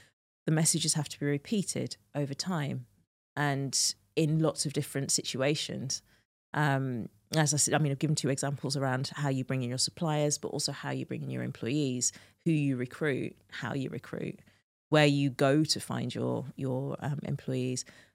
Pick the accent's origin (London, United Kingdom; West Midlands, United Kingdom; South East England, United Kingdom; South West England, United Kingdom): West Midlands, United Kingdom; Birmingham; I'm black girl from Birmingham. This is the box that I've been put in. I'm British. I'm of Jamaican heritage. I'm of Caribbean heritage.